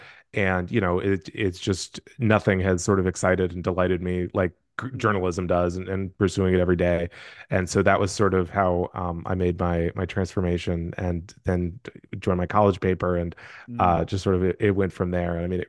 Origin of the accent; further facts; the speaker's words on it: Houston, Texas, United States; I grew up in Houston, which was not like a very like media plugged in place.